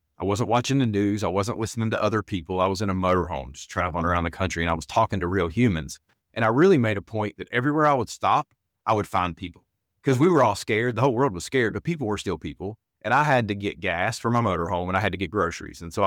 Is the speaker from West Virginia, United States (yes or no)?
yes; West Virginia, United States; We're from a place that's poor. We're from Southern West Virginia in the coal fields. There's not a lot of industry down there.